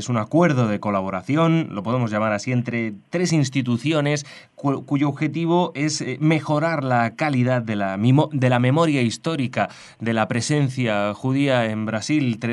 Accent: Spain; te hablo como español

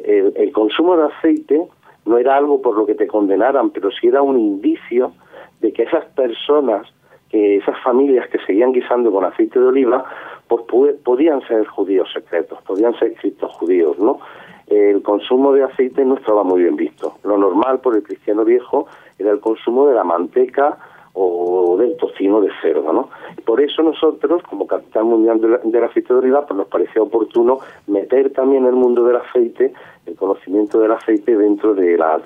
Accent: Jaén, Andalusia, Spain; yo también soy jiennense

